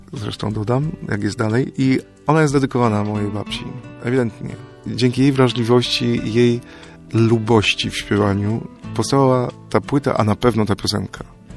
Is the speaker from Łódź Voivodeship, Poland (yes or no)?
no; Kalisz, Greater Poland Voivodeship, Poland; ja się urodziłem i wychowałem w Kaliszu, to żadna tajemnica i określam siebie jako kaliszanina, który mieszka w różnych miejscach. Bo w różnych miastach Polski mieszkałem, czasem trochę pomieszkuję za granicą.